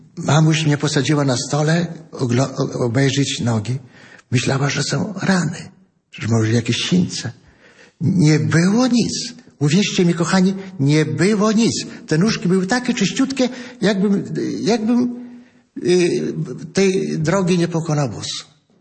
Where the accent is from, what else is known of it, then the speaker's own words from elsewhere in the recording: Sokoły, Podlaskie Voivodeship, Poland; born there; Urodziłem się w parafii Sokoły, 7 kilometrów mieliśmy do kościółka.